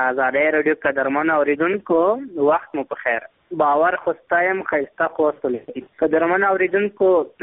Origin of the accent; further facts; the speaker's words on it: Zabul, Afghanistan; زه د زابل ولایت یم.